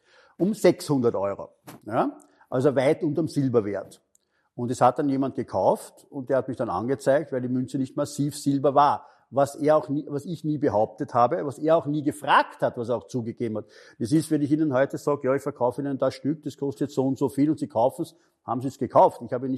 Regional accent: Austria; bei uns in Österreich

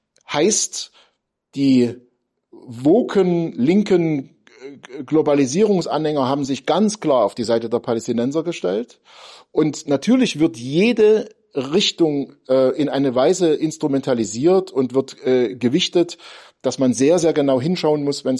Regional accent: East Germany, Germany; ich bin in der DDR aufgewachsen

